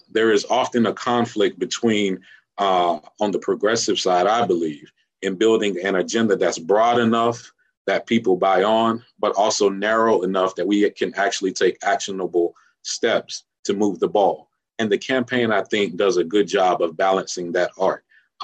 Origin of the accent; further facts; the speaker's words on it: Durham, North Carolina, United States; I'm from Durham, North Carolina.